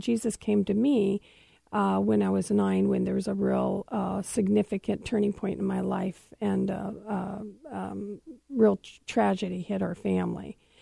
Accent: California, United States; I grew up in California, maybe five, and of course, it's hot there.

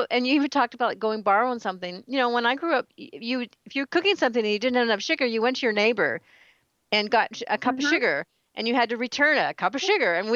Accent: Seattle, Washington, United States; when I grew up in Seattle, and we were connected by the children in the neighborhood

